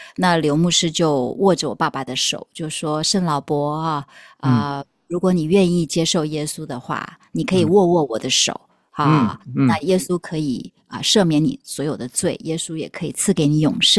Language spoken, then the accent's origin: Chinese; Taiwan; 我是生长在一个无神论的家庭，可以这样讲哈。那个从小在台湾